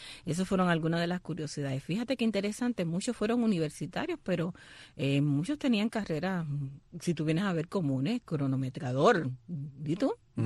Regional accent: Cuba; así somos los cubanos

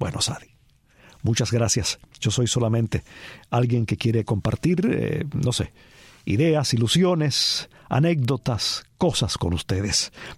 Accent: Cuba; now in United States; somos cubanos, pero vivimos en Estados Unidos.

